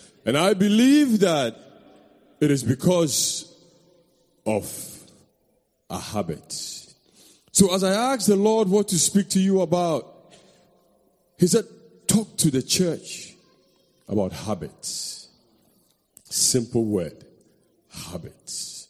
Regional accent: Ghana; I come from Ghana. I come from Africa. I was born in Ghana. I went to school in Ghana.

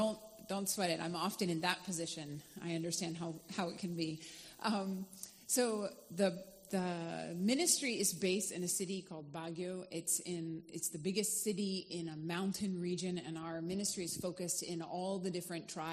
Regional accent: North Carolina, United States; moved away as an adult; now in Philippines; I am from North Carolina, and I was involved short-term in the Philippines since I was 16 years old, and I moved after ministry school in 2009.

